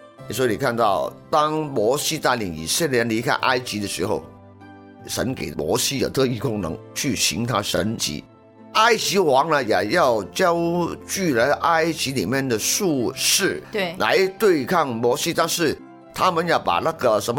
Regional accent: Guangdong, China; 我们广东人呢说水等于柴嘛

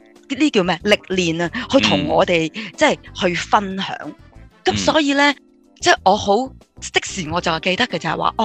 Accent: northern China, China; 咁因為我哋係北方人啦

